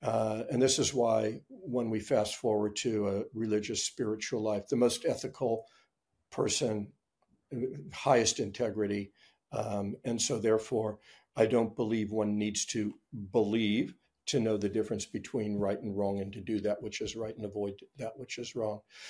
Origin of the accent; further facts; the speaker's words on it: California, United States; whenever people ask me where I'm from, I always say I'm from California, not from the United States, because we're definitely, a different outlook.